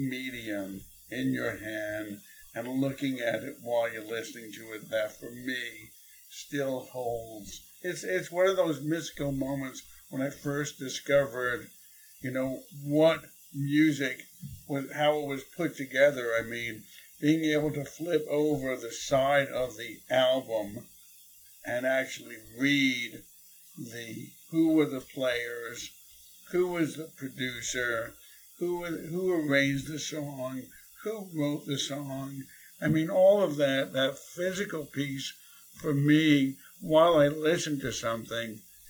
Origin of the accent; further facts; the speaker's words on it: New York City, New York, United States; growing up in New York City, being exposed to every type of of ethnic background from people who would come into my family's house.